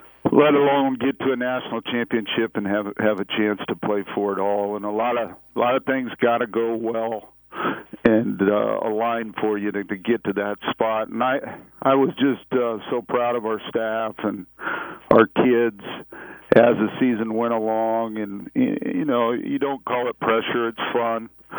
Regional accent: West Coast, United States; I'm from the West Coast

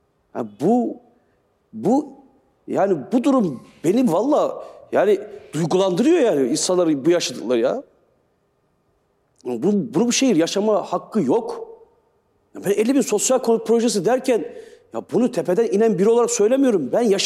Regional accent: Simav, Kütahya, Turkey; also born or lived in Demirci; Yani benim çocukluğum işte Simav'da geçti, Demirci'de doğdum, Kütüm, Sındırgı. Bizim bu ilçenin tamamının şehri İzmir'dir.

